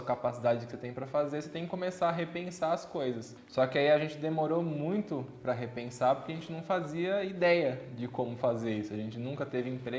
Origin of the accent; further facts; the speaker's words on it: São Paulo, Brazil; a gente é de São Paulo, capital, né